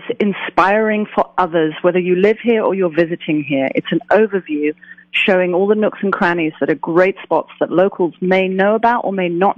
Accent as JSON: {"language": "English", "region": "London", "country": "United Kingdom", "also_born_or_lived": "Costa Rica / Spain", "said": "I'm from London, England, originally, and I have lived all over this country, and in Costa Rica, in Spain, in England"}